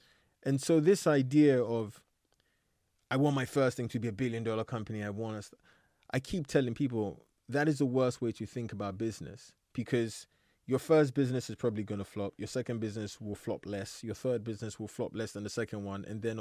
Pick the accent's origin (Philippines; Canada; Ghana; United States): Ghana; now in England; I used to hate the fact that I grew up in Ghana. I used to hate it because when I came to England